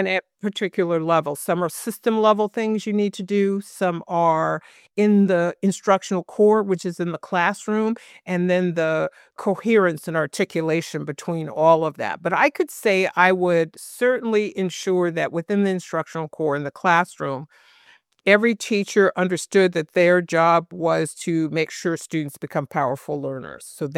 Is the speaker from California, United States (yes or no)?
yes; San Francisco, California, United States; I grew up in San Francisco, was integrated. but I lived in the projects, predominantly African American and Samoan community